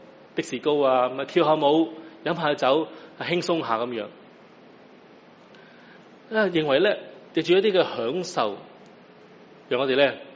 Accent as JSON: {"language": "Cantonese", "country": "China", "said": "如果你或者我哋中国人冇呢、這个即是对于食吸毒啊或大麻嗰啲咪比较谨慎啲啦。"}